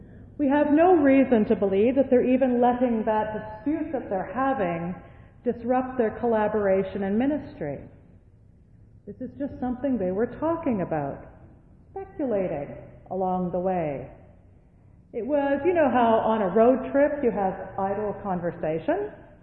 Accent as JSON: {"language": "English", "country": "Canada", "said": "The weather? We're Canadian, after all."}